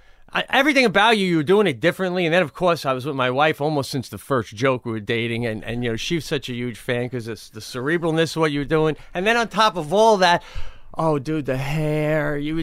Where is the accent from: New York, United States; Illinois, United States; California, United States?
New York, United States; Long Island.